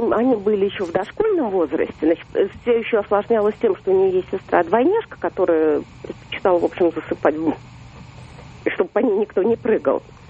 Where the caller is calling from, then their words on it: Moscow, Russia; Я звоню из Москвы.